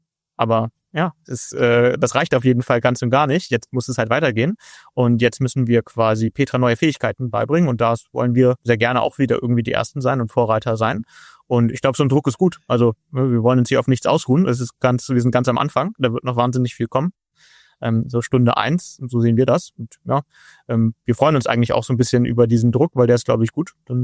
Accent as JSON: {"language": "German", "region": "Hamburg", "country": "Germany", "said": "ich komme aus Hamburg."}